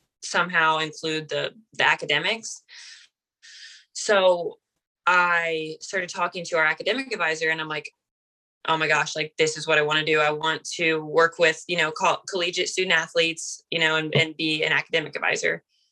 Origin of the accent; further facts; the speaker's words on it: Ohio, United States; So, I'm from Ohio. So I'm from a small town in Ohio, and I knew I didn't want to go super far from home